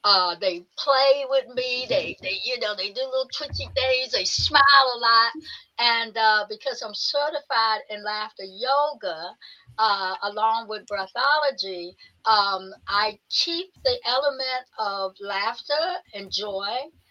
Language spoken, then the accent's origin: English; Washington, District of Columbia, United States; Yes, I'm a native Washingtonian. I have moved from D.C. I didn't want to move from D.C. I absolutely love my hometown.